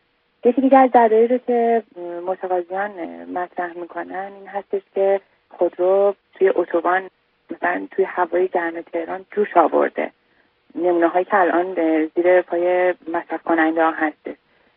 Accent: Iran; به عنوان یه ایرانی

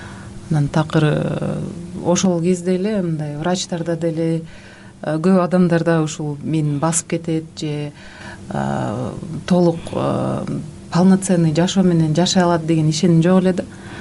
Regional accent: Aksy, Jalal-Abad Region, Kyrgyzstan; мен Аксыдан болом, Аксыда чоңойгом.

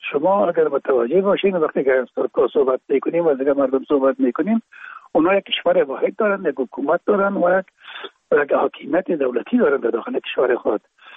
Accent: Afghanistan; ما میگیم افغان هستیم

